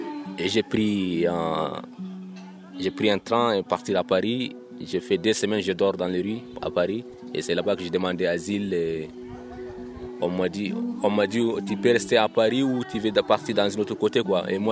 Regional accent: Mauritania; now in France; Je viens de Mauritanie.

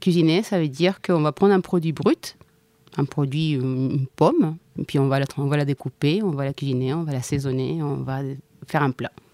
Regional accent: Chile; French is a second language; moved away as an adult; now in France; Chili. Je suis partie. J'ai pris l'avion et j'ai traversé un continent. Je suis arrivée en France. Je ne parlais pas français.

